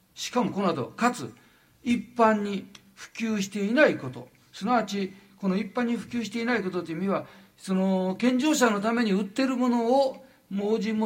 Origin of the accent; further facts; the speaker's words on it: Wajima, Ishikawa, Japan; 私今は京都に住んでおりますがね、私の生まれは石川県の能登半島の輪島というところなんですね。今の朝の連ドラでマレってやっとるんですけどね、いやあの方言が私の方言なんですね。